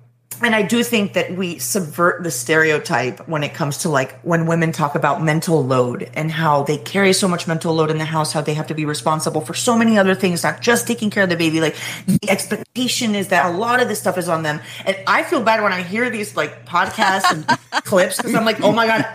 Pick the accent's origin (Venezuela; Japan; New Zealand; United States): Venezuela; Maybe growing up